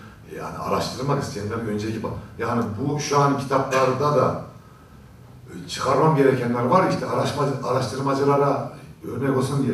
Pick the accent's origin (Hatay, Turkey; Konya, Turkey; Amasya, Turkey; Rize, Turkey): Hatay, Turkey; Şimdi bu isim bizim oralarda vardır. Hatay ve Çukurova çevresinde erkek çocuğu olmayanlar Hatay Kırıkan'da